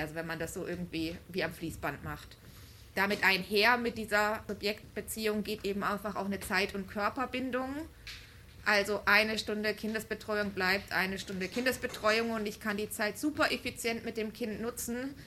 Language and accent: German; Berlin, Germany; ich komme aus Berlin